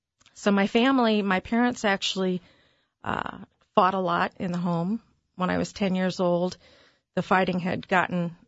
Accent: Los Angeles, California, United States; also born or lived in Toronto, Canada; No, I grew up in Los Angeles.

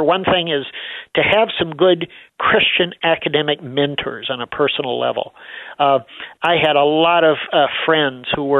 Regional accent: Midwest, United States; part of it has to do with the fact that I'm from the Midwest.

